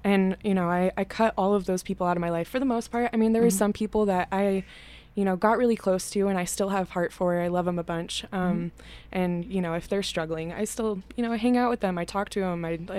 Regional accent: Alaska, United States; born or raised there

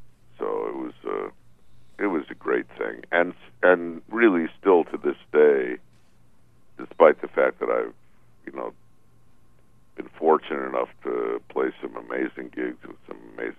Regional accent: Illinois, United States; growing up around Maxwell Street, being exposed to blues at an early age

